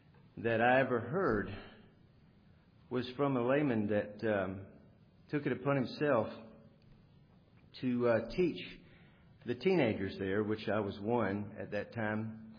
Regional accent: West Columbia, South Carolina, United States; I was born here in Columbia, raised in West Columbia, right on the frontage road down here

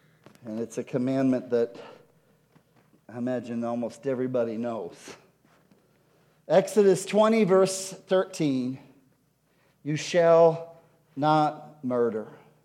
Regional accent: Chicago, Illinois, United States; also born or lived in Miami; I was raised in Chicago and in Miami and these cities, and it was at a time where there were a lot of gangs and kids would fight

